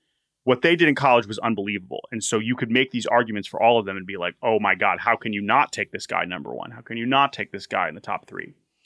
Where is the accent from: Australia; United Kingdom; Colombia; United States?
Australia; Everybody knows I'm Australian.